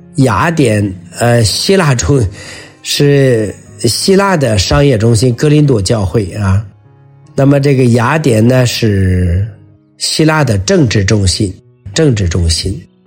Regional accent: China; 都需要我们中国人深刻的认识，才能找到这个中国人特别有意义的有价值的真正的信仰。

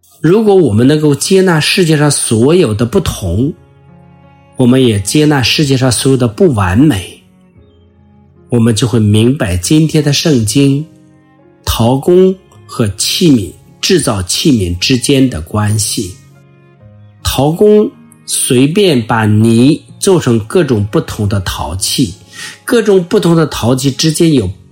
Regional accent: China; 有时候我们中国人，尤其是中国人的传统和文化，很容易攀比。

